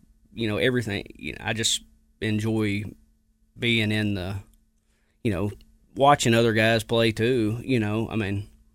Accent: Arkansas, United States; We're from Arkansas, live here, born, raised.

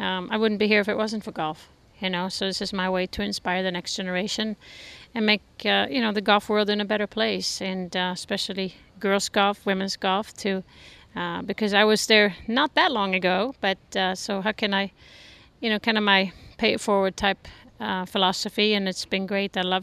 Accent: Sweden; English is a second language; growing up in Sweden as a little girl

